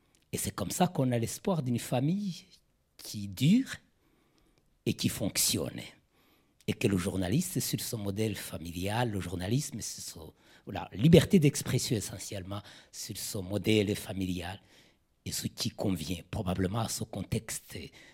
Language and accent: French; Kigali, Rwanda; je viens de Kigali.